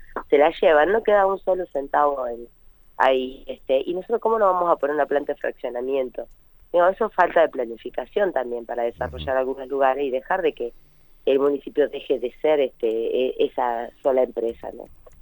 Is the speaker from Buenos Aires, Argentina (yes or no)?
no; Allen, Río Negro, Argentina; Mira, yo soy de Allen